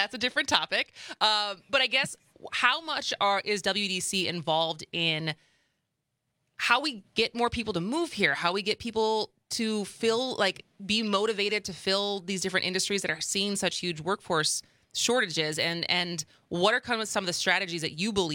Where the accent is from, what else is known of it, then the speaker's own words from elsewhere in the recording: Wisconsin, United States; like I'm from Wisconsin. I lived away for 17 years. The pandemic brought me back.